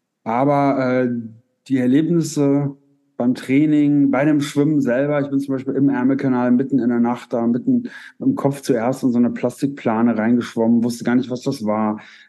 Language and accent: German; Paderborn, North Rhine-Westphalia, Germany; ich komme aus Paderborn, was ja jetzt nicht irgendwie am Meer liegt